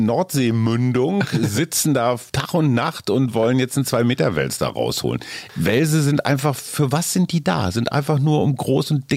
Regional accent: Taiwan; wir fühlen uns als Chinesen, aber wir sind auch sehr bewusst darauf bedacht, zu sagen, wir stammen aus Taiwan und nicht aus China.

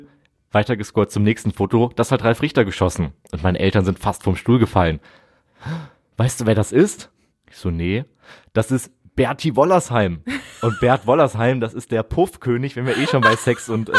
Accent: Velbert, North Rhine-Westphalia, Germany; ich bin in Velbert aufgewachsen

